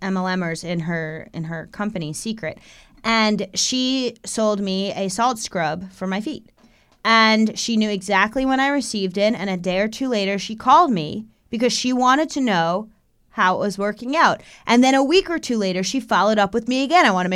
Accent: Sicklerville, New Jersey, United States; I am from Sicklerville.

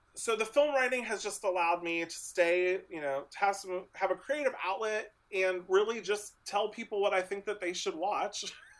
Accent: Lewisburg, Ohio, United States; if you would have told me growing up in Lewisburg, fucking Ohio, that one day I was going to get like screeners

